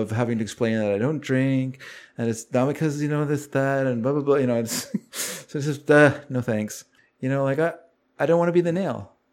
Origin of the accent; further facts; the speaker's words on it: Canada; maybe Mary doesn't understand that we're Canadian. So that's just like water off a duck's back. Like that is like normal life here.